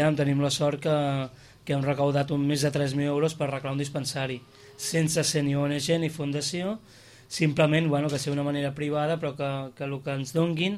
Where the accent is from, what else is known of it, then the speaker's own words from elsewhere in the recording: Calella, Catalonia, Spain; amb gent del poble del meu poble, de Calella.